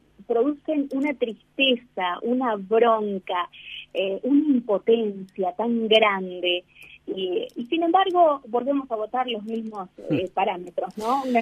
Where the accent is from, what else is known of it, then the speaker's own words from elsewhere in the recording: Chaco, Argentina; born there; also born or lived in Misiones / Balcarce / Mar del Plata; yo no soy de acá de la zona, yo nací en El Chaco, viví muchos años en Misiones y después en Balcarce, por lo tanto tengo un poco de la idiosincrasia de distintos lugares, en Mar del Plata también.